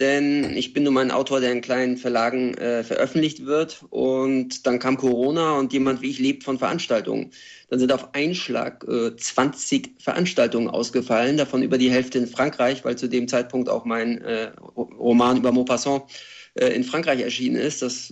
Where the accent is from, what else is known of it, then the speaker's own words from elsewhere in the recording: Kiel, Schleswig-Holstein, Germany; es gab damals eine Skinhead-Szene in Schilksee, wo ich aufgewachsen bin.